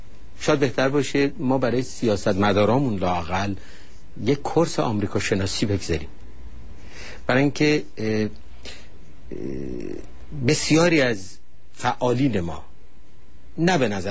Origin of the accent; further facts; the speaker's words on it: Iran; حالا من خودم به عنوان یک ایرانی سیاسی وقتی پام به واشنگتن رسید